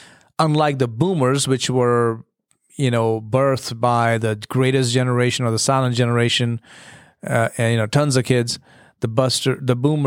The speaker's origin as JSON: {"language": "English", "country": "India", "tie": "born or raised there", "said": "I grew up in India, grew up in a Christian home, and mom and dad were together forever."}